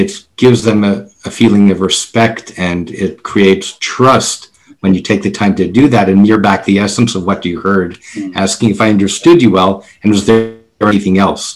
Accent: Canada; I'm a Canadian Jew.

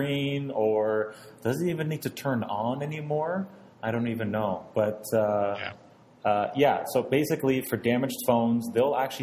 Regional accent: Canada; I'm a Canadian, I'm going to give you Canadian dollars for the Canadian service

